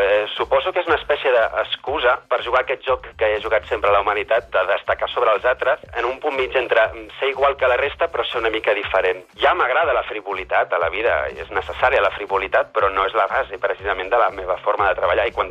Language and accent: Catalan; Ripollet, Catalonia, Spain; tinc 27 anys, sóc de Ripollet